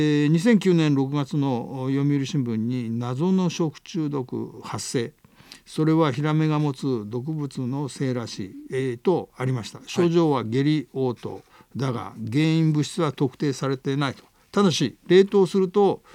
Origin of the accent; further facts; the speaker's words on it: Kanto, Japan; now in Toyama, Japan; 関東から来た田舎者である私には言葉を失いました